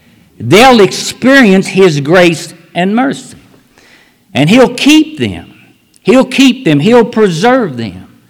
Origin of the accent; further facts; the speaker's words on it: West Virginia, United States; But I'm originally from West Virginia. So I'm home.